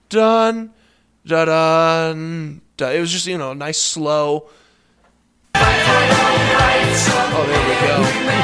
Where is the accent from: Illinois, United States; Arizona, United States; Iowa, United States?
Illinois, United States; Chicago; So us that are from the area like to all, we claim him, we claim CM Punk, and we claim the Road Warriors. And we can all do all their best hits. There's your weird fact about... Those of us from the Chicagoland area.